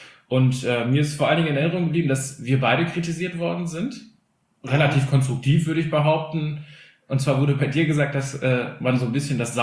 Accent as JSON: {"language": "German", "country": "Germany", "tie": "born there", "first_language": "Albanian", "second_language": "German", "said": "Ich bin 1990 dann in Deutschland geboren. Und meine Muttersprache ist Albanisch, und mit dieser Muttersprache bin ich auch aufgewachsen."}